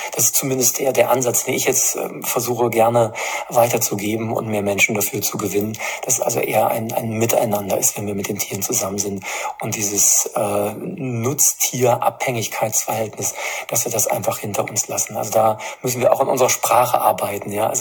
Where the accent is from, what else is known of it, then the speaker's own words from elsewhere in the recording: Erfurt, Thuringia, Germany; wie es auch in meiner Heimatstadt der Fall ist, in Erfurt